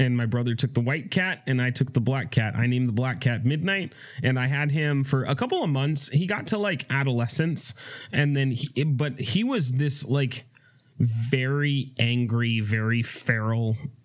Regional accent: San Diego, California, United States; Like, you know, when we grew up in San Diego

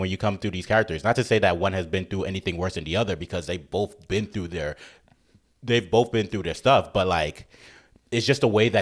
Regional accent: The Bronx, New York, United States; especially growing up in the Bronx, you're like, I ain't that happy.

